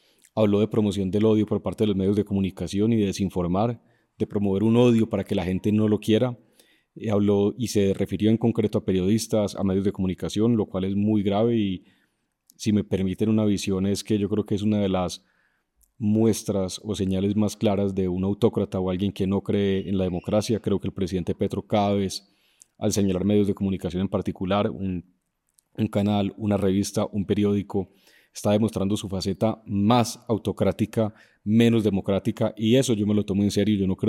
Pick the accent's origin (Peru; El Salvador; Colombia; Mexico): Colombia; lo que nos va a regir como ciudadanos colombianos